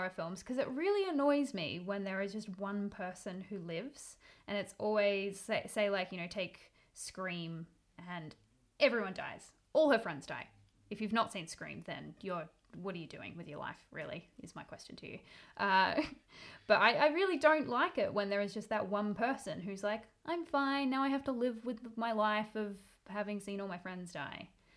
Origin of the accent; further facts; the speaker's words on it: Australia; I really like Wolf Creek, mostly because I'm Australian.